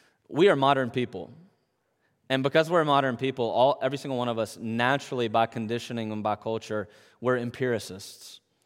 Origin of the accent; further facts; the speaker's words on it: United States; moved away; When I was in America, I'm American, you know that.